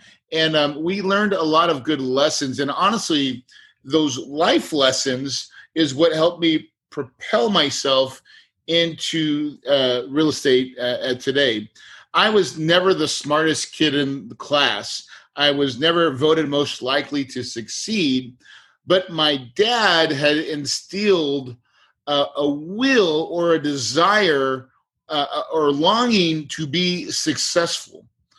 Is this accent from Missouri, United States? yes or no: yes; West Plains, Missouri, United States; I grew up in West Plains, Missouri in the Ozarks, just like you see on the Ozarks in Netflix, that type of Ozarks, on a country farm, 180 acres.